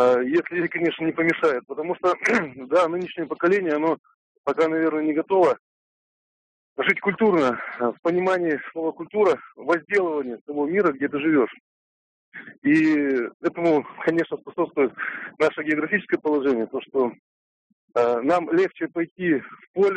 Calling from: Perm, Perm Krai, Russia; я звоню из Перми.

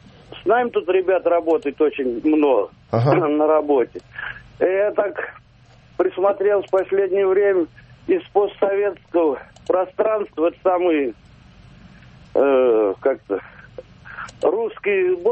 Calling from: Moscow, Russia

